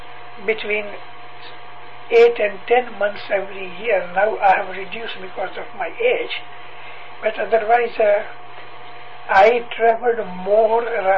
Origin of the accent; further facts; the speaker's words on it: Amritsar, Punjab, India; born there; No, I was born in 1919 in Amritsar. The, you know, the center of Sikh people, Mecca of Sikh, Amritsar. There is Golden Temple. Our house is near Golden Temple.